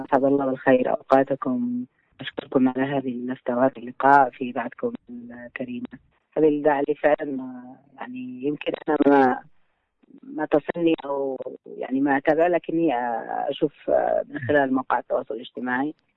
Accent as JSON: {"language": "Arabic", "region": "Tihama", "country": "Yemen", "tie": "born or raised there", "accent": "Tihami", "said": "بحكم أننا يعني تربيت وترعرعت في تهامة، وكان عندي كثير يعني من إتقان باللهجة التهامية"}